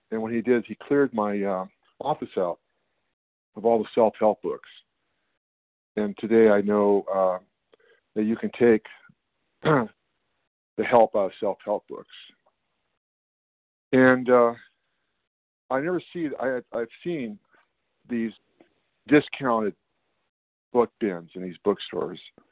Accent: Sacramento, California, United States; Northern California, Sacramento, California.

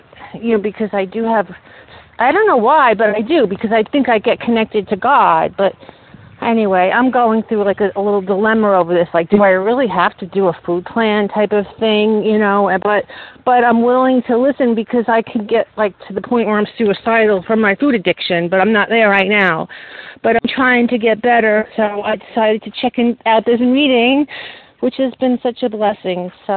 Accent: Long Island, New York, United States; from Long Island.

